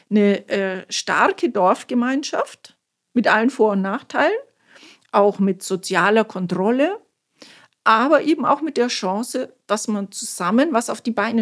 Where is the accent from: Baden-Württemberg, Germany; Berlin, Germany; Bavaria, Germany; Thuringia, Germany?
Bavaria, Germany; Im Nördlinger Ries, das kann ich besser erklären, wo genau das ist. Wenn man Nürnberg und Augsburg nimmt, ungefähr dazwischen.